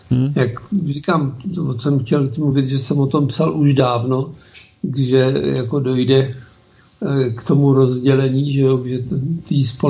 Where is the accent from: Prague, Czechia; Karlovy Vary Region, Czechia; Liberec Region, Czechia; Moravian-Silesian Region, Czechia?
Prague, Czechia; já jsem Pražák, jo, původem